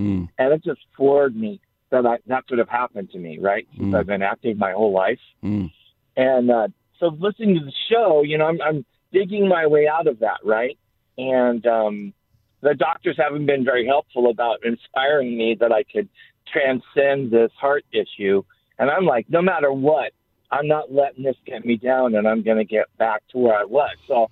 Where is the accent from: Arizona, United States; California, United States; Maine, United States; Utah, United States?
California, United States; San Diego; San Diego.